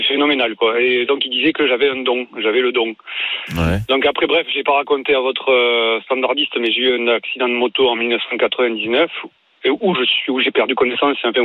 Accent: Tonneins, Nouvelle-Aquitaine, France; je suis originaire de Tonnes, c'est dans le Lot-et-Garonne

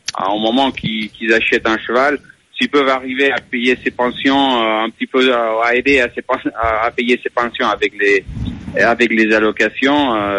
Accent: Spain; French is a second language; Bon, chez nous, en Espagne, les mondes de course, c'est un monde de loisirs, quoi.

